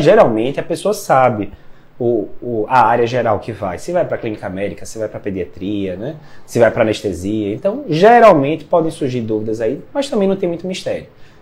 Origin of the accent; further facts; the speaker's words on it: Recife, Pernambuco, Brazil; now in São Paulo, Brazil; Eu vou voltar para Recife, né? Eu sou de Recife, vou voltar para Recife, vou continuar em São Paulo